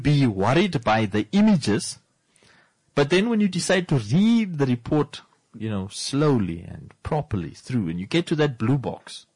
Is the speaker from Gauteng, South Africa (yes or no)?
no; Riebeek, Western Cape, South Africa; growing up in Riebeek.